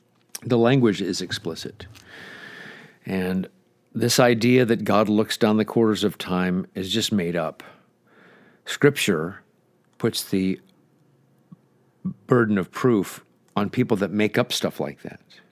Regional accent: Nebraska, United States; When I grew up in Nebraska, no stinking thinking, as my father would say.

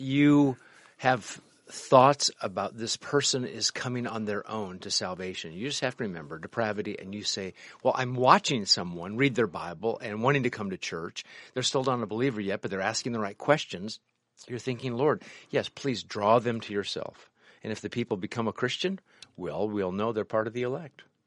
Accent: Midwest, United States; growing up in the Midwest, then moving out to Los Angeles, then moving out to the Boston area

